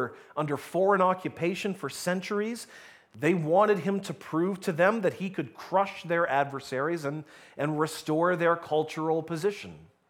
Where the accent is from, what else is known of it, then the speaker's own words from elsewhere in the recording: St. Catharines, Ontario, Canada; west of St. Catharines, which is where we grew up, on a private farm just off to the side of this major highway